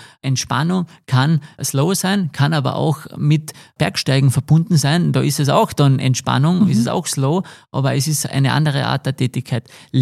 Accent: Carinthia, Austria; ich will wieder zurück in mein Heimatbundesland kommen und möchte gerne eine Sommersaison, es war nur eine Sommersaison eigentlich geplant, am Wörthersee verbringen.

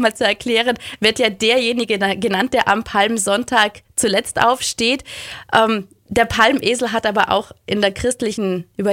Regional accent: South Tyrol, Italy; Ich komme aus Südtirol. Bei uns werden traditionell Zweige von Ölbäumen, also von Olivenbäumen, verwendet.

